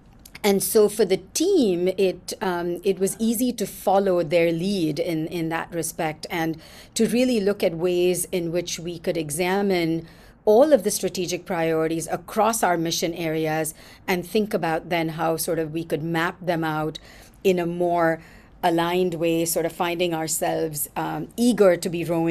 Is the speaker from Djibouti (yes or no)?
no; Mumbai, Maharashtra, India; So I never really actually went to school in the US. I was born and raised in Mumbai, or Bombay, as I still like to call it.